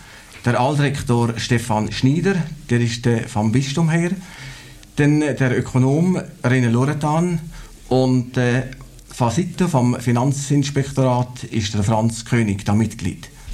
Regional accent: Unterbäch, Valais, Switzerland; Ja, ich bin in Unterbech geboren, aufgewachsen mit 2 Schwestern.

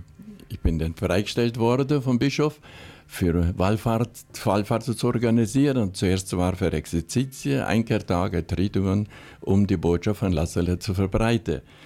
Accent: Grächen, Valais, Switzerland; born there; Ja, ich bin Grängier, also in Grängelsch geboren.

